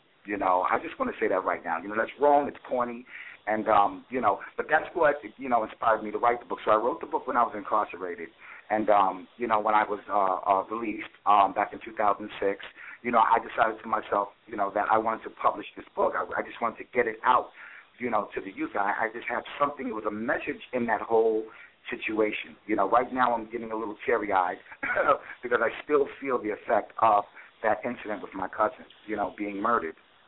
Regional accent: Bronx, New York, United States; In our community, you know, from the BX, I'm originally from the Bronx, stand up BX

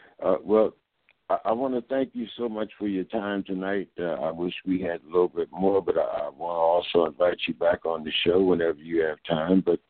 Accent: Youngstown, Ohio, United States; yeah, I'm from Youngstown.

